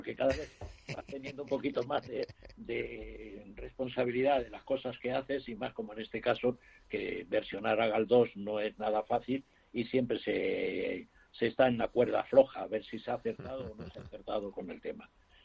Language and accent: Spanish; Las Palmas de Gran Canaria, Canary Islands, Spain; also born or lived in Extremadura; no soy exactamente canario, es decir, soy extremeño de nacimiento, pero desde los 4 años hasta los 18 viví en Las Palmas de Gran Canaria, y mis juegos fueron al lado de la casa de Galdós, justamente porque vivía en el barrio de Vegueta.